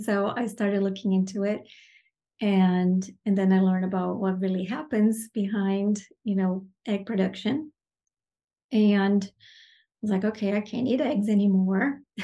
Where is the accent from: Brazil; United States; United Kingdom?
Brazil; English is a second language; because I grew up in a very meat-centered culture. I grew up in Brazil.